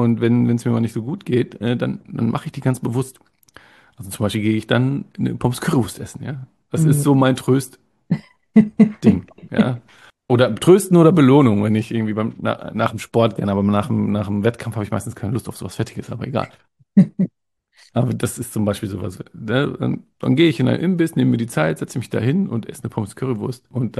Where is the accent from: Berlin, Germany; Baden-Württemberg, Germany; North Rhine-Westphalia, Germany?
North Rhine-Westphalia, Germany; ich komme aus dem Ruhrgebiet, ja. Kulturell schon, ja.